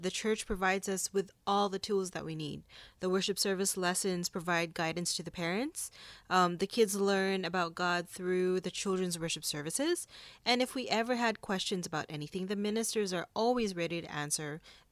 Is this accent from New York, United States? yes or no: no; Fremont, California, United States; from Fremont, California, and I'm a mother of two.